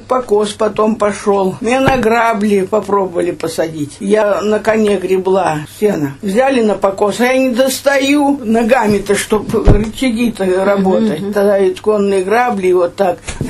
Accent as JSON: {"language": "Russian", "town": "Khantinovka", "region": "Tyumen Oblast", "country": "Russia", "tie": "born there", "said": "Здесь родилась."}